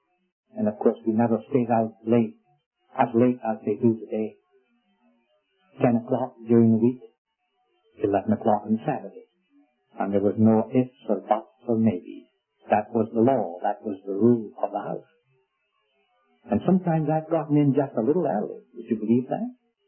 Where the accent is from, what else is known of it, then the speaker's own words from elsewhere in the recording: Scotland, United Kingdom; Being a Scot, I have studied Scottish history quite a bit